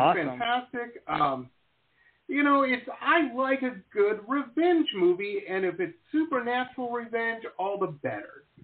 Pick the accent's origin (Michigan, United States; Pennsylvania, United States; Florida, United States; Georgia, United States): Michigan, United States; Detroit; I grew up in Detroit, man. The snow there was horrible.